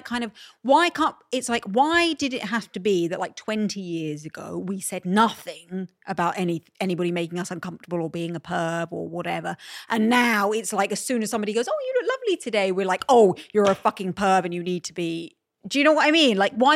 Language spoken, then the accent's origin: English; Malta; when I grew up in Malta, I did a lot of theatre stuff.